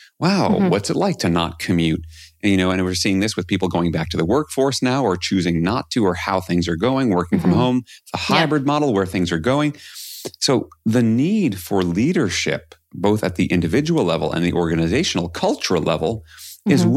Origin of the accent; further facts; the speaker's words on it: New York City, New York, United States; So I grew up in New York City. It's not so unique.